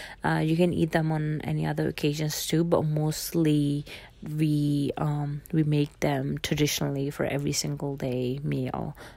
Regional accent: Mianwali, Punjab, Pakistan; also born or lived in Saudi Arabia / Islamabad; now in London, United Kingdom; I grew up in Mianwali, Pakistan. When I was four, we actually moved to Saudi Arabia and then came back to Pakistan after spending several months there, and then moved to Islamabad, which is the capital of Pakistan. And then after that, we moved to London.

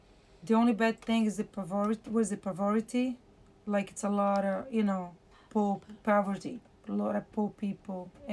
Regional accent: Brazil; English is a second language; I was born and raised in Brazil.

